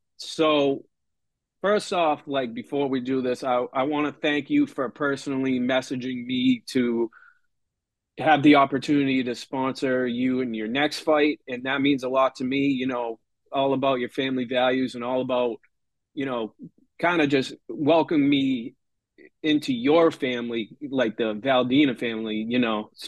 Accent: Scotland, United Kingdom; So, we're going a little Irish here. I'm Scottish

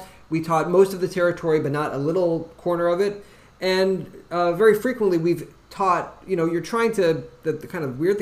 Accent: Midwest, United States; I'm not actually as provincial as many New Yorkers because I'm from the Midwest of the country.

